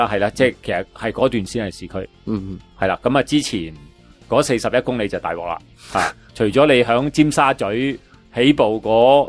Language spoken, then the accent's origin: Cantonese; Hong Kong; 即系我相信我哋香港人大家都好支持运动嘅